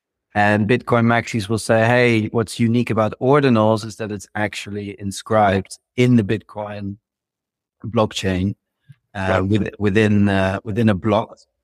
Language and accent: English; Netherlands; accent: Dutch; I think that's my Dutch accent.